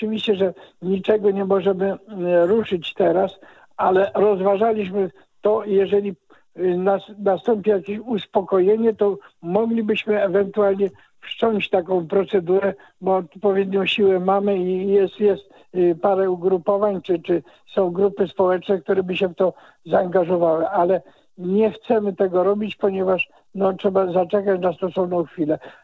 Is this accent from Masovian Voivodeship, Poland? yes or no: no; Gdańsk, Pomeranian Voivodeship, Poland; kiedy zobaczyli nas, że jesteśmy z Gdańska